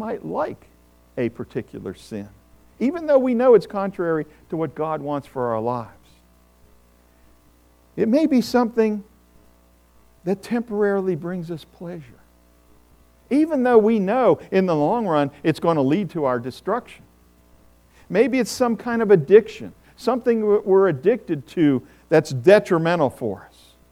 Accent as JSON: {"language": "English", "town": "Pittsburgh", "region": "Pennsylvania", "country": "United States", "tie": "born or raised there", "said": "I remember as I was growing up in Pittsburgh, we were a Lutheran family in the midst of a Roman Catholic community."}